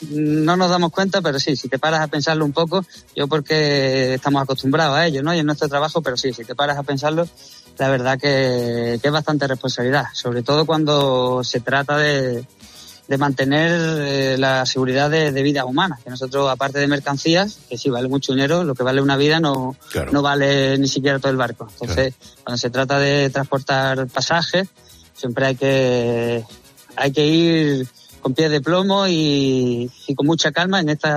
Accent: Melilla, Spain; born there; now in El Puerto de Santa María, Spain; Pues yo nací en Melilla, y Ciudad Autónoma de Melilla, y vivo actualmente en el puerto de Santa María, en Cádiz.

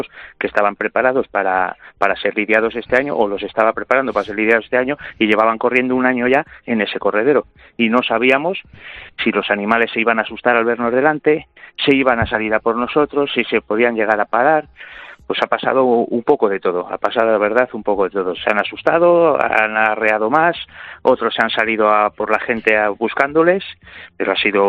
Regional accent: Madrid, Community of Madrid, Spain; yo soy de Madrid.

